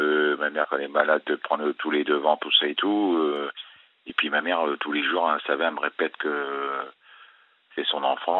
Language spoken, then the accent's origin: French; Italy; French is a second language; quand je suis un Italien, je ne laisse pas faire